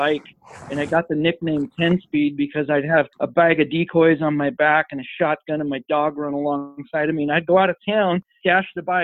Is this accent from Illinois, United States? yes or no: no; Oregon, United States; Well, since I'm a lot older than you guys, I grew up in Eastern Oregon.